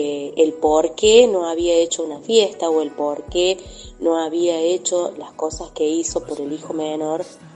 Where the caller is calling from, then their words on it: Río Cuarto, Córdoba, Argentina; de Río Cuarto.